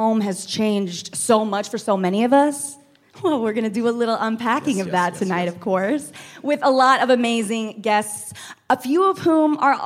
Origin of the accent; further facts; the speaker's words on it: Waxahachie, Texas, United States; also born or lived in Louisiana; I grew up in Texas. I was born in Louisiana. My dad's family is from Mexico. My mommy's from Ecuador. And somehow my family ended up in Waxahachie, Texas.